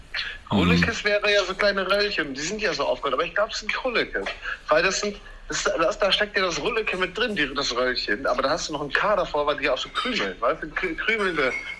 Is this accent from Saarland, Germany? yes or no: no; Münster, North Rhine-Westphalia, Germany; Ich bin in meiner alten Heimat in Münster zu Besuch